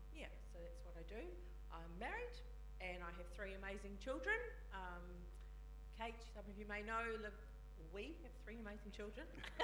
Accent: Upper Hutt, Wellington, New Zealand; I'm from Upper Hutt. Haven't travelled far.

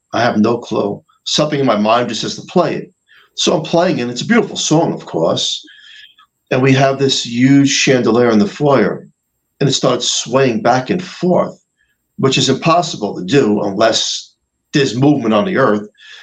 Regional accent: New York, United States; And look, I'm a New Yorker.

